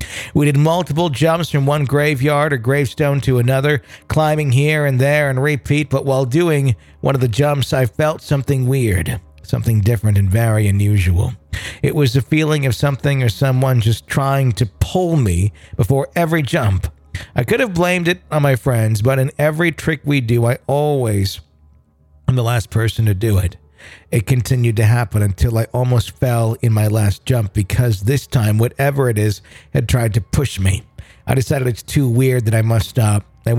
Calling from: Ann Arbor, Michigan, United States; also born or lived in Philippines; from Ann Arbor, Michigan. I have a couple of paranormal experiences that I'd like to share. I was born in the Philippines with my parents who were still serving in the USAF.

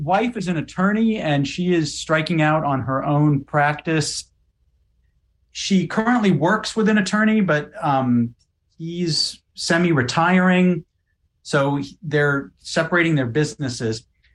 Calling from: Tyler, Texas, United States; I'm calling from Tyler, Texas.

